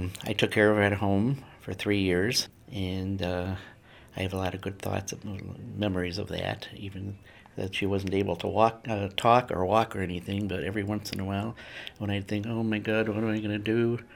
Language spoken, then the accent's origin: English; Chicago, Illinois, United States; born there; also born or lived in Bolingbrook; I was born in Chicago. I lived in Bolingbrook for 35 years, and now we moved to Plano about 7 years ago.